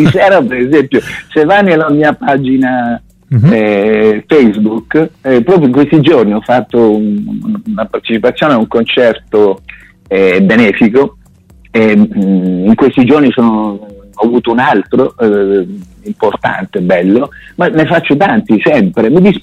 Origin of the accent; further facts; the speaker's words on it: Apulia, Italy; accent: Salentino; fatta nel mio dialetto salentino